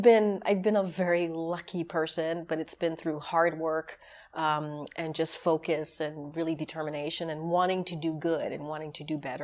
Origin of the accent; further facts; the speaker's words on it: New York, United States; And I grew up in New York, and that was the thinking when I was in my young years.